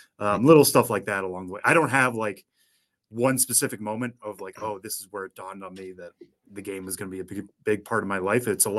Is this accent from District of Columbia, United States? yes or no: no; Massachusetts, United States; I grew up in Massachusetts, so I grew up a Red Sox fan.